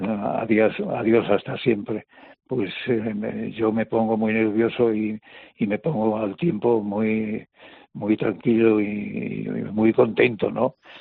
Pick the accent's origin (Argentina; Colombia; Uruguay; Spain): Spain; Castile and León; y por el carbón de Asturias que pasaba por mi tierra, por el Bierzo